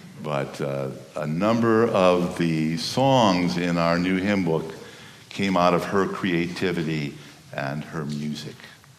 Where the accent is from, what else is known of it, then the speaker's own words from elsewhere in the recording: Chicago, Illinois, United States; And I was raised in Chicago. I've lived in the North my whole life, and snow, you know, is a part of life.